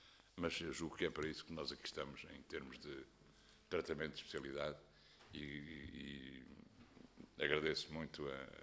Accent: Norte, Portugal; eu que sou do Norte, e que venho e vou todos os fins de semana para lá

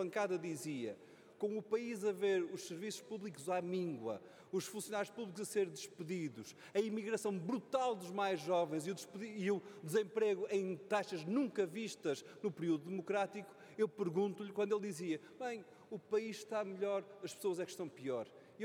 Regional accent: Castelo de Paiva, Aveiro, Portugal; conhecendo Castelo de Paiva, a minha terra natal

